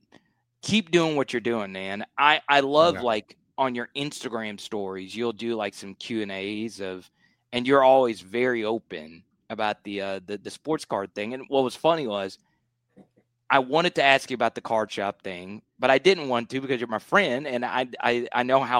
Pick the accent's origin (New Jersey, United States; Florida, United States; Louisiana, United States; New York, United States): Louisiana, United States; Baton Rouge; I'm from Baton Rouge, so it's not. It didn't cost me anything to go down there